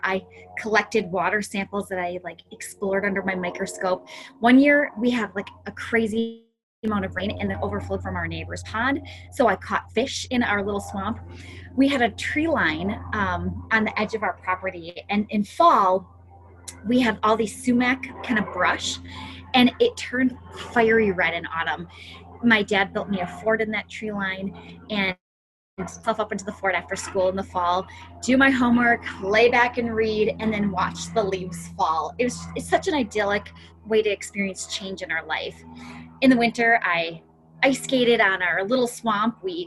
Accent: Wisconsin, United States; Now that I told you about growing up in Wisconsin, how does that translate to anything in life, really?

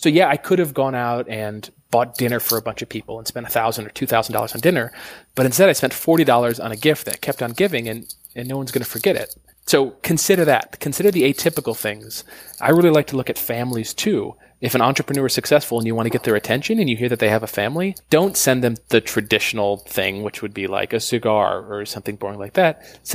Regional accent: Michigan, United States; I'm from Michigan. She's from Alabama.

